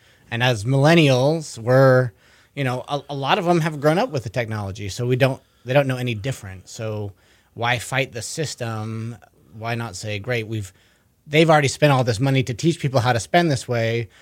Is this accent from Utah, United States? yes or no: yes; Utah, United States; I'm from Utah, so, I kind of miss my mountains a little bit.